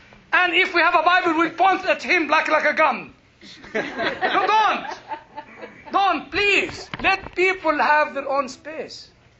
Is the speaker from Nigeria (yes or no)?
no; United Kingdom; I'm British, I don't vote, and God saved me from that.